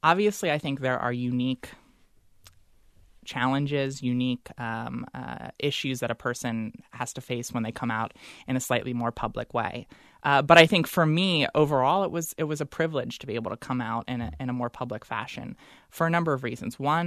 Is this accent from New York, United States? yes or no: no; Delaware, United States; I had always dreamed that I'd go back to my home state of Delaware to work in politics or in government.